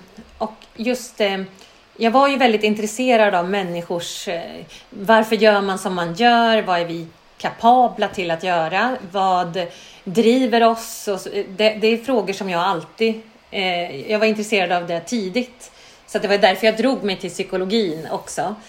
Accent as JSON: {"language": "Swedish", "town": "Gullspång", "region": "Västra Götaland County", "country": "Sweden", "tie": "born or raised there", "said": "eftersom jag är uppvuxen i Lilla Gullspång"}